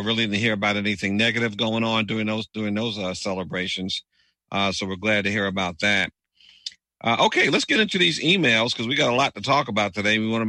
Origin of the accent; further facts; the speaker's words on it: Texas, United States; I'm from Texas.